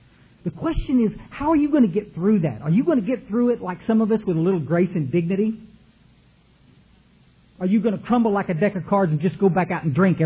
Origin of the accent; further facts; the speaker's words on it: Kerrville, Texas, United States; We had this dog in growing up in Kerrville, Texas. We lived in this big old house out on Goat Creek Road.